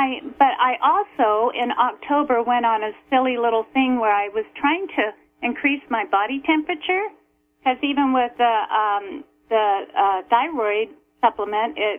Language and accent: English; Oregon, United States; Hey, I'm from Eastern Oregon.